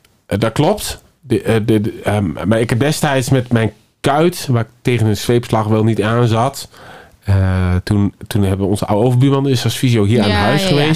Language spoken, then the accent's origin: Dutch; Nijverdal, Overijssel, Netherlands; Ik kom van oorsprong uit Nijverdal.